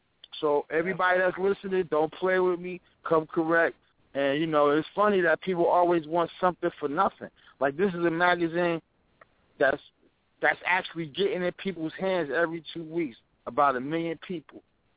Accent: Irvington, New Jersey, United States; I'm from Irvington, from Newark, New Jersey, and I don't play that.

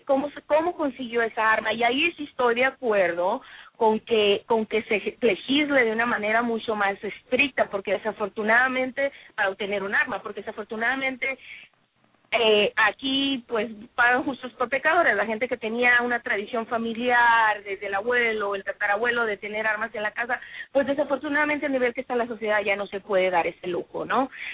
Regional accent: Sonora, Mexico; venimos de Sonora. Sabemos la tradición de irse a cazar, de tener un rifle.

